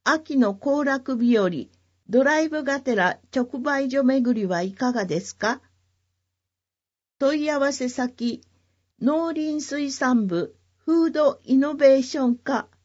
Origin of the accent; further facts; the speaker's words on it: Iitaka, Mie, Japan; 2つ下の弟と一緒に家業の林業に携わっています。生まれ育った飯高で自然と関わりながら働くことにやりがいを感じています。